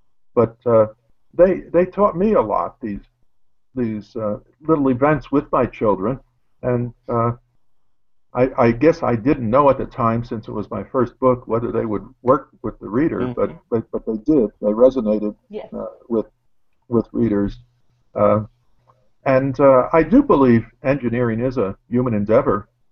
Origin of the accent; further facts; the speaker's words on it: Brooklyn, New York, United States; I grew up in Brooklyn in Park Slope and used to walk up the slope, up the hill